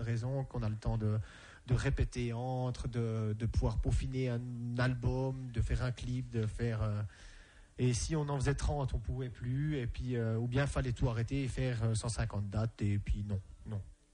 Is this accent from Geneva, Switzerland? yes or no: no; La Chaux-de-Fonds, Neuchâtel, Switzerland; on vient de Suisse, de la Chaux-de-Fonds, métropole horlogère